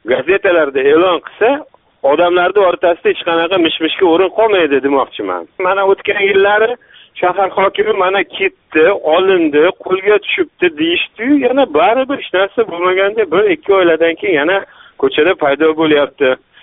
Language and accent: Uzbek; Kashkadarya Region, Uzbekistan; Men Qashqadaryodanman. Men 40 yoshdaman.